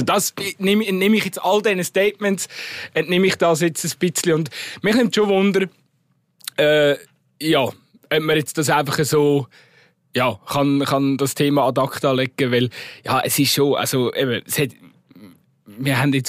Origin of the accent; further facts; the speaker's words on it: Switzerland; Also die Folge wird so oder so irgendwann ist auch bei uns in der Schweiz an.